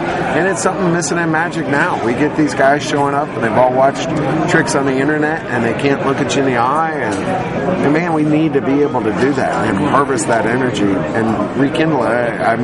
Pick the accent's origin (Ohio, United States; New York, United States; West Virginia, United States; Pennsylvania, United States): Ohio, United States; Cincinnati; Well, you know, I grew up in Cincinnati, and we had the Cincinnati Counts of Conjuring.